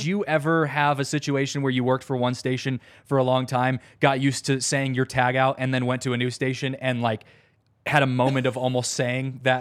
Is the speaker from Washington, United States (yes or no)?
yes; Seattle, Washington, United States; growing up in Seattle, going to a lot of Mariners games